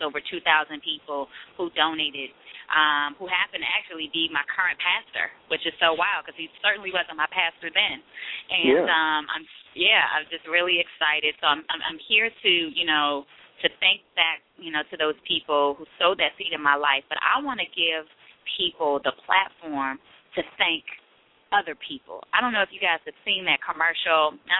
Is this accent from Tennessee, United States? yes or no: no; Washington, District of Columbia, United States; I was born and raised in Washington, D.C., lived in Upper Northwest